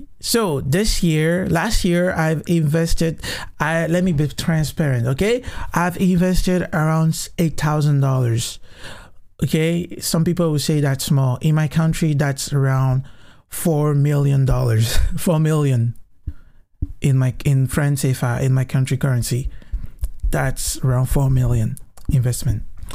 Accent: Cameroon; And it's working perfectly good in my home country in Cameroon

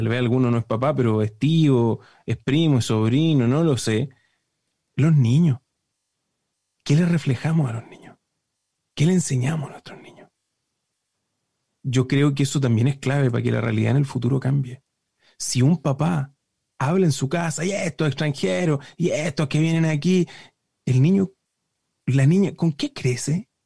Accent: Chile; O tal vez uno como chileno va a reflexionar y ahí hay un cambio.

